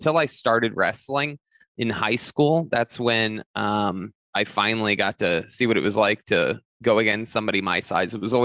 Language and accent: English; Youngstown, Ohio, United States; No, I grew up in Youngstown, Ohio. Yeah, very, very, very wild city.